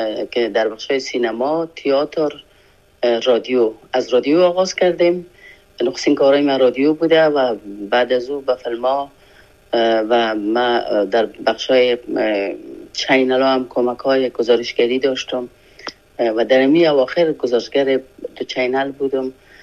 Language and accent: Persian; Afghanistan; moved away as an adult; now in France; من تقریبا یک 5 روز 6 روز بعد از او از افغانستان برآمدم، فرانسه آمدم